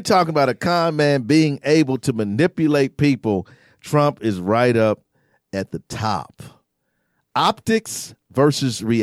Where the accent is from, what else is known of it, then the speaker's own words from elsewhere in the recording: United States; born there; I'm not from Africa, the matter of fact, you know, the whole civilization is from Africa, right? I was born here in the United States.